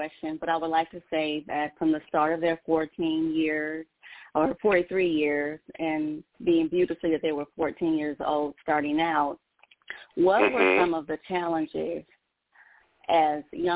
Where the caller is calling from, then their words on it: Robins Air Force Base, Georgia, United States; from Robins Air Force Base, Georgia.